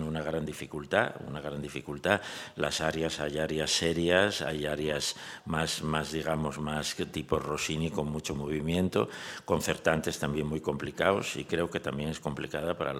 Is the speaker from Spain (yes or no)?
yes; Oviedo, Asturias, Spain; Después la obra se hizo en Oviedo, en mi tierra